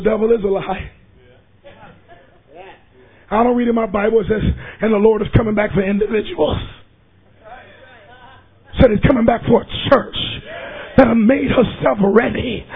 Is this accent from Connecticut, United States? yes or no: yes; Hartford, Connecticut, United States; I'm from Hartford, Connecticut